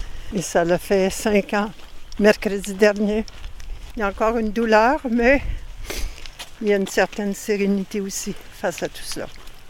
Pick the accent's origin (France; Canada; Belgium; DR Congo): Canada; Quebec; Du Québec.